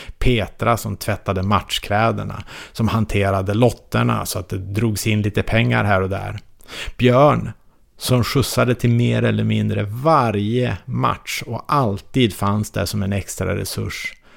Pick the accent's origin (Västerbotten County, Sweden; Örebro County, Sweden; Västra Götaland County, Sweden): Västerbotten County, Sweden; Umeå; Jag är uppvuxen i Umeå